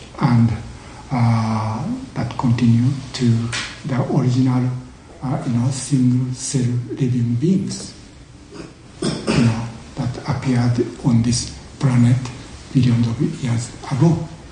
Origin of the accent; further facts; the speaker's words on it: Japan; first language Japanese; English is a second language; moved away as an adult; I was born and educated in Japan, I use Japanese language to think. But because I studied some English at school in Japan, and also after I came to this country, I had to study English.